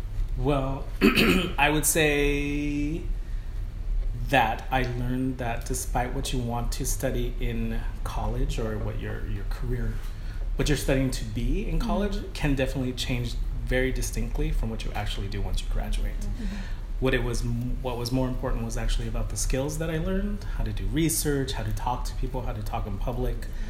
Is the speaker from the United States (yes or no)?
yes; Oregon, United States; the University of Oregon for my undergraduate degree, and I actually went to the same university in my hometown, mainly because my mom wasn't doing so well, so I decided to stick close to home.